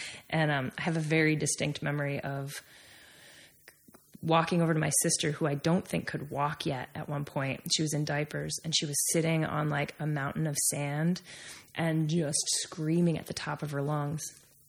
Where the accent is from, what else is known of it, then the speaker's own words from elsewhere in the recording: Maine, United States; also born or lived in Florida; part, I'm a Mainer or at least a New Englander.